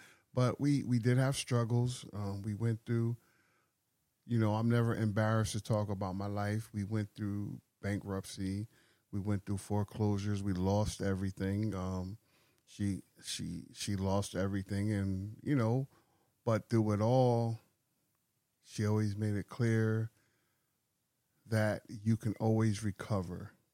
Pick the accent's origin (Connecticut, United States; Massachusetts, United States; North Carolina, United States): Connecticut, United States; New Haven; But I was born and raised right here, New Haven, Connecticut, Yale New Haven Hospital, the original one on Howard Avenue.